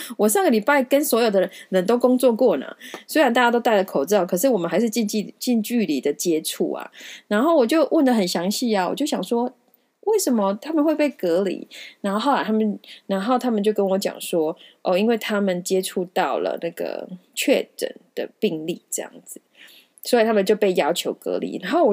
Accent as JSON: {"language": "Chinese", "country": "Taiwan", "lives_now": "United States", "said": "我真是身为一个台湾人，也是 I'm so proud of you guys."}